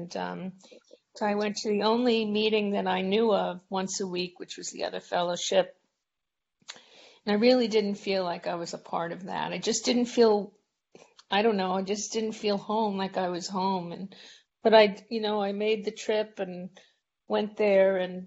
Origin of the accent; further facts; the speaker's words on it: United States; My story is I'm American. I lived in the States.